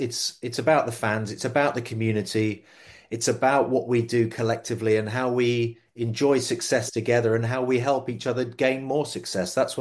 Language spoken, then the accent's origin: English; Harrogate, Yorkshire and the Humber, United Kingdom; Harrogate's my hometown. I'd love to be there at Harrogate.